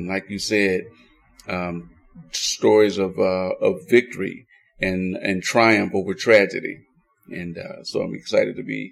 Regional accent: Detroit, Michigan, United States; Yeah, we did go through some pretty tough times growing up in Detroit, where I was born and raised, even though I came up in the church

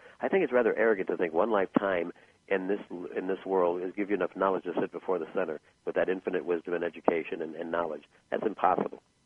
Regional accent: Chicago, Illinois, United States; I grew up in Chicago, all right? And as I got older, I kept moving further and further away from the city.

